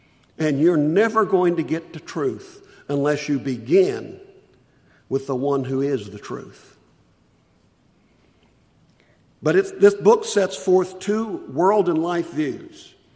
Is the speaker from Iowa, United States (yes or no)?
yes; Iowa, United States; I tell people, I come from Iowa, the only two colors are green and brown.